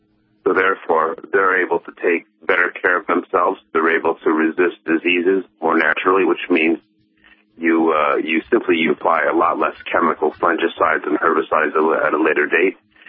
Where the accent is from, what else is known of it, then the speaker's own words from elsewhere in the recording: Los Angeles, California, United States; I grew up in Los Angeles in the very, we call the concrete jungle.